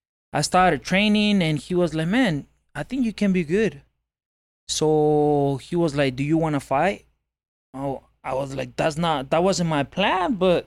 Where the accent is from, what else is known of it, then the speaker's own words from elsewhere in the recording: Guadalajara, Jalisco, Mexico; now in United States; For the people that don't know, I was born and raised in Mexico. I came to the States in 2014, 10 years ago.